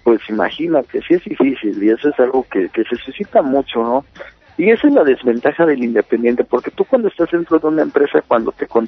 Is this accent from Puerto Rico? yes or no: no; Mexico; el trabajo, pues, de uno como mexicano para hacer esa sesión de fotos